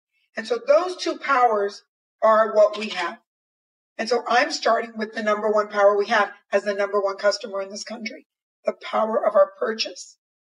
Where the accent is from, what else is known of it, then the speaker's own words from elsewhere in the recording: Teaneck, New Jersey, United States; also born or lived in New York / Latin America; now in Los Angeles, United States; I grew up in Teaneck, New Jersey. And then when I became an adult, moved to New York